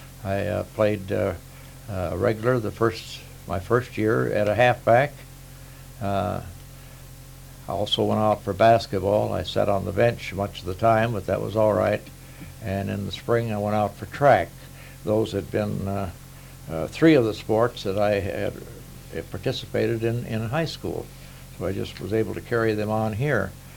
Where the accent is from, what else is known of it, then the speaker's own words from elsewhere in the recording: Frazee, Minnesota, United States; I think Frazee was one of the stops, my hometown, where we put on a concert